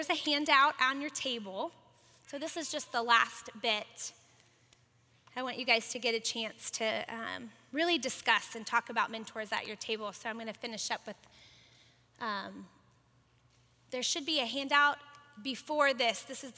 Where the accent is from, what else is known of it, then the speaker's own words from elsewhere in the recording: Florida, United States; We're from Florida. So for somebody there to know my husband's mom and to know their family was just like, it was unheard of.